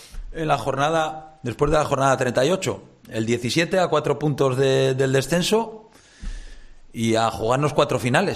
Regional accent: Gijón, Asturias, Spain; Si es que en Gijón no pedimos mucho más, los asturianos somos así, los del Sporting más.

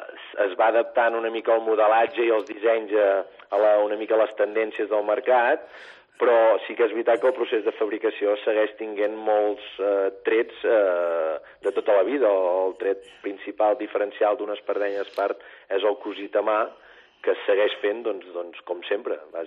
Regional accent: Girona, Catalonia, Spain; Girona, que és la ciutat que ens acull des del 68, i bueno, de fet jo sóc de Girona

